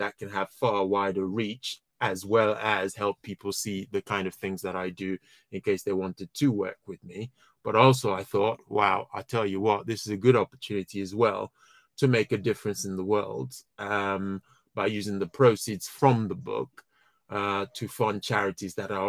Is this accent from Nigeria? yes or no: yes; Nigeria; moved away as an adult; now in United Kingdom; We all went back to Nigeria in the early 1970s. I grew up pretty much in Nigeria, experienced the good and the not so good of that kind of how things were back then. And then I came back to the UK late 1980s, 1988 actually